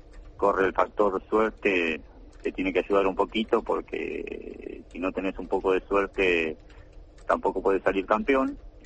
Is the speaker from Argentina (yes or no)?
yes; Tandil, Buenos Aires Province, Argentina; now in Mar del Plata, Argentina; el de Tandil, donde es mi ciudad natal, y que es donde yo actualmente represento, más allá de que yo vivo acá en Mar del Plata